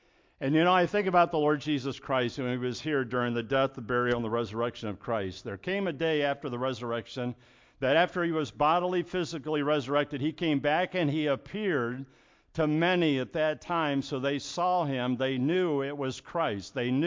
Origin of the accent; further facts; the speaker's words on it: Mansfield, Ohio, United States; I remember as a young man, we grew up on Fleming Falls Road, Mansfield, Ohio.